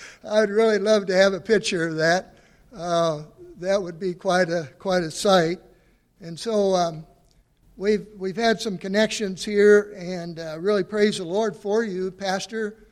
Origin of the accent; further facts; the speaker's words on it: Missouri, United States; now in Iowa, United States; We're originally from Northeast Missouri. Don't hold that against us. We have been up here in Iowa for several years